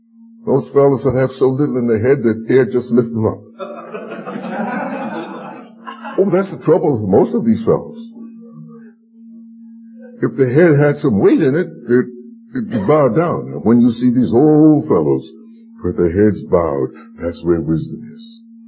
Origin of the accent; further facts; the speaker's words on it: New York City, New York, United States; When I grew up in New York City, and I mentioned it to the folks last night, if by midnight you had not completed your food shopping, you would starve until Monday morning.